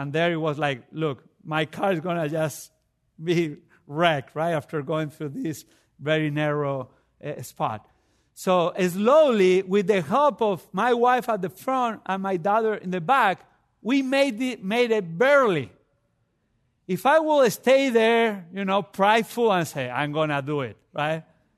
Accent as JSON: {"language": "English", "country": "Spain", "said": "I come from Spain, which is, you know, you say hi to everybody."}